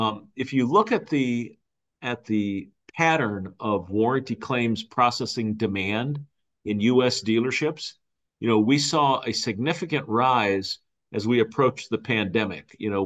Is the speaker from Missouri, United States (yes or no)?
yes; St. Louis, Missouri, United States; And I'm from St. Louis. So, you know, that movie hits close to home.